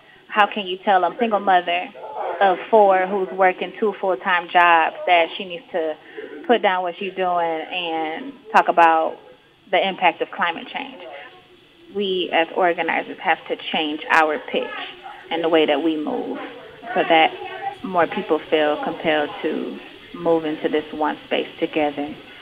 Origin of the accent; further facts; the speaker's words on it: Detroit, Michigan, United States; I'm from Detroit, Michigan.